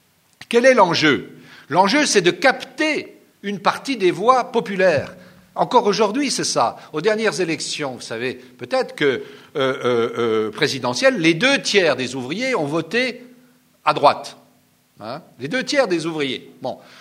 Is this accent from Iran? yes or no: no; Nancy, Grand Est, France; born there; moi-même, je suis lorrain d'origine et je suis né à Nancy.